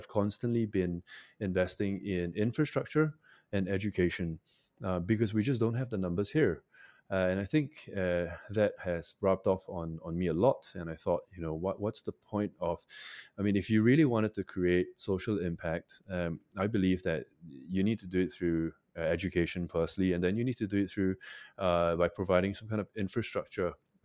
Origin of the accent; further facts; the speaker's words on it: Singapore; my core team and I, we're all Singaporean and we're all based here. Most of us have lived here for our entire lives